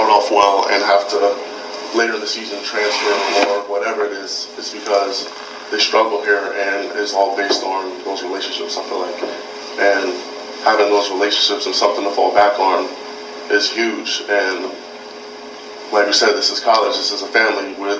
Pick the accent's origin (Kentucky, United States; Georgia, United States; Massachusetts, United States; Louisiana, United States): Georgia, United States; I'm from Georgia. I barely go home.